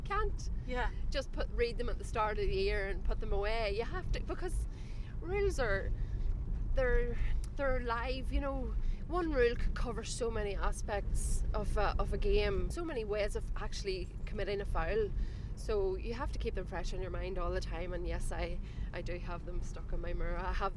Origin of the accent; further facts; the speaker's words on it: Savile, Ireland; people would ask, where are you from? And I would say I'm from Savile.